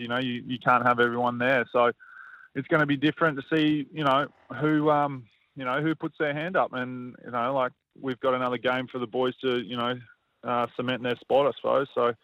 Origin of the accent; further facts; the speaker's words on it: Australia; as Australian